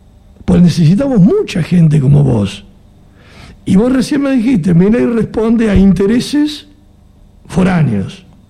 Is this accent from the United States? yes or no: no; Tierra del Fuego, Argentina; Todos somos argentinos, somos malvineros